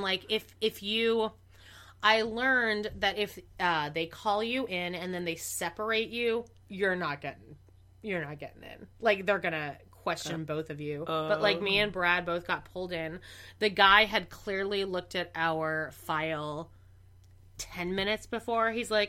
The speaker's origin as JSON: {"language": "English", "country": "Canada", "said": "I'm Canadian."}